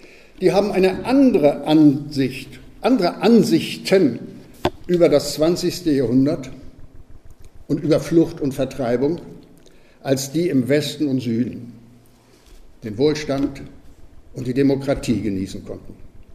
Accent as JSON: {"language": "German", "town": "Sprottau", "region": "Lubusz Voivodeship", "country": "Poland", "tie": "born or raised there", "said": "in meiner Geburtsstadt, in meiner Heimatstadt Sprottau"}